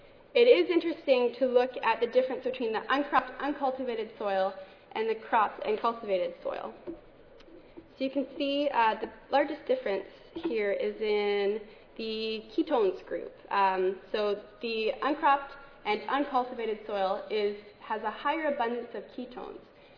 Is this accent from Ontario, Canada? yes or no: no; Saskatoon, Saskatchewan, Canada; in my hometown of Saskatoon, Saskatchewan, Canada.